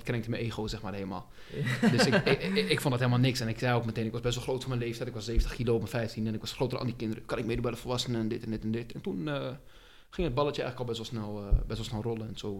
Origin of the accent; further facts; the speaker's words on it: Netherlands; ben ik gewoon Nederlands, maar ik word ook in Leiden en in overal zeggen ze altijd, jij bent geen Nederlander, je bent een Pool, je bent een Oostblokker, een ding, omdat ik Nederlander ben met bruine ogen.